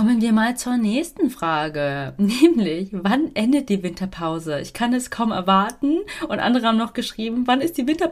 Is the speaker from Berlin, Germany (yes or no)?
no; Düsseldorf, North Rhine-Westphalia, Germany; Ja, aber aus der Nähe, also Düsseldorf, Umgebung.